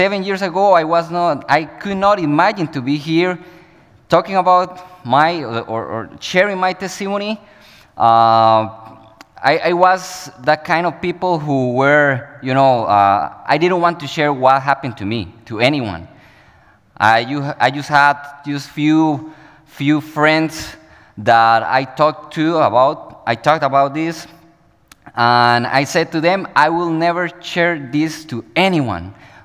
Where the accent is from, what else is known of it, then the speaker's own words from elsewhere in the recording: Costa Rica; English is a second language; I'm from Costa Rica. I have just 5 years ago, I started this journey of overcoming sin, but at the same time, overcoming the language barrier or borders, you know. So it's still a little bit difficult for me to speak in English